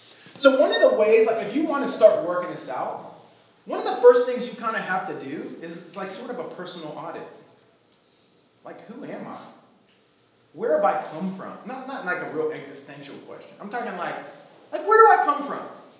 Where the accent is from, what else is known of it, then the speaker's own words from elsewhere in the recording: Pennsylvania, United States; I grew up in Western Pennsylvania, also known as Alabama.